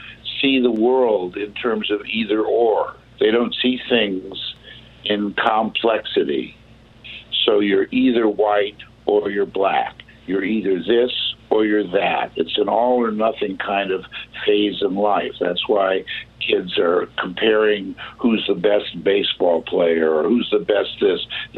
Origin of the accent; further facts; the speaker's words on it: Los Angeles, California, United States; I remember growing up in Los Angeles, they wouldn't allow us to learn about UNESCO